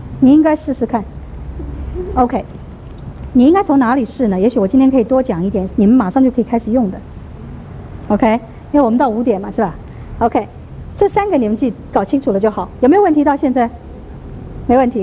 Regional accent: China; 我们中国人也是太保守，有时候明明爱一个人嘛，又常常讲不出来。

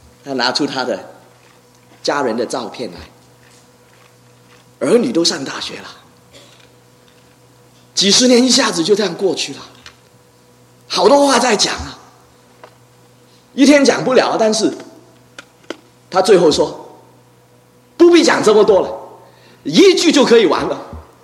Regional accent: China; 我们中国人最喜欢吃，你花了多少时间吃东西？

